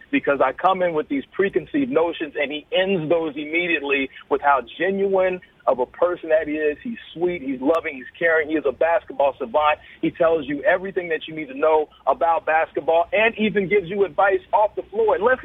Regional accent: Texas, United States; I grew up outside of Dallas, but I have Chicago ties.

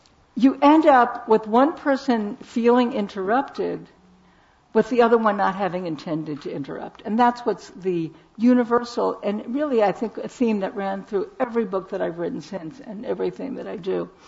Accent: Brooklyn, New York, United States; I grew up in Brooklyn.

